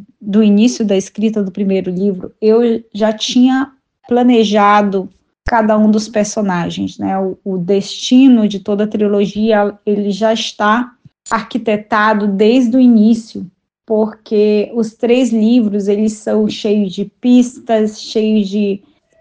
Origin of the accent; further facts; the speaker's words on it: Manaus, Amazonas, Brazil; eu, que sou natural de Manaus, no Amazonas